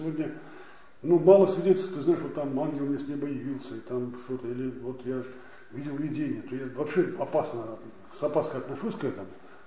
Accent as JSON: {"language": "Russian", "country": "Russia", "tie": "born there", "said": "Я вот здесь родился, в России"}